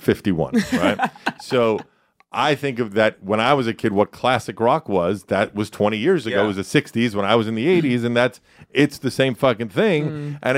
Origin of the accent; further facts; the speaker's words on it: New York City, New York, United States; but I grew up in rap in New York City in the early 80s, right?